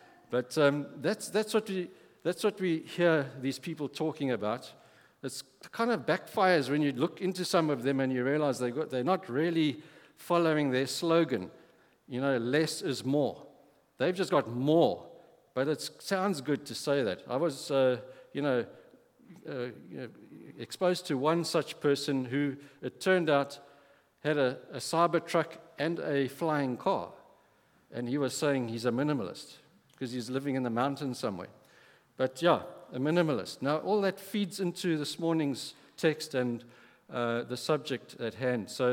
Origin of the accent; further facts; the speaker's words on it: England, United Kingdom; even though I'm English